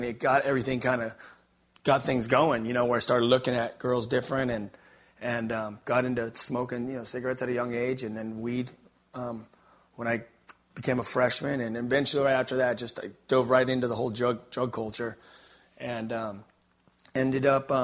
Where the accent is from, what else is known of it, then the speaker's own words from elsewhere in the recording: California, United States; I look a little bit different than you guys. I'm from California, so that's all right.